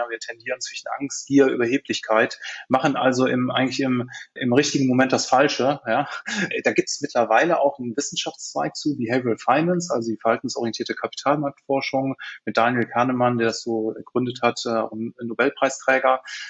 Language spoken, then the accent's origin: German; Cologne, North Rhine-Westphalia, Germany; Ich bin Kölner, Kölsche Jung